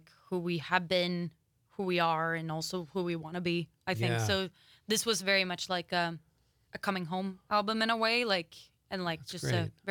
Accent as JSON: {"language": "English", "country": "Sweden", "lives_now": "Green Bay, United States", "said": "I'm from Sweden originally."}